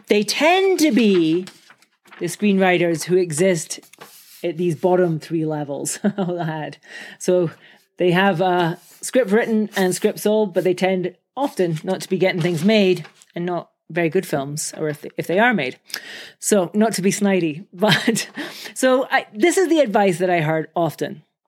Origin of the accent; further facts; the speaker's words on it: England, United Kingdom; I love it. I'm English. Equally useful.